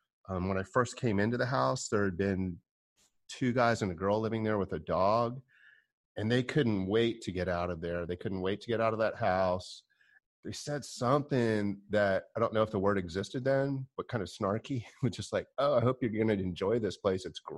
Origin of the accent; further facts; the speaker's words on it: Florida, United States; I was born and raised in Florida, just outside of Eatonville, where Zora Neale Hurston said a lot of her stories, deep south-ish Florida, as much as Florida can be.